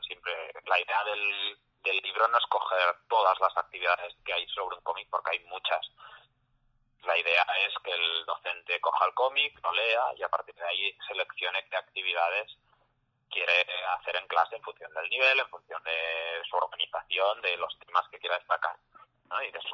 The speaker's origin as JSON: {"language": "Spanish", "town": "Barcelona", "region": "Catalonia", "country": "Spain", "said": "yo que soy de Barcelona, aquí por ejemplo la red de bibliotecas públicas funciona muy bien"}